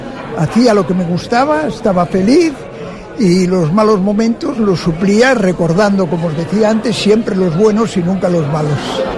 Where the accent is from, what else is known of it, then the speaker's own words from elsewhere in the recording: Vigo, Galicia, Spain; Yo pienso quedarme en Vigo, soy un vigués que añoraba mucho mi tierra cuando estaba por los mundos adelante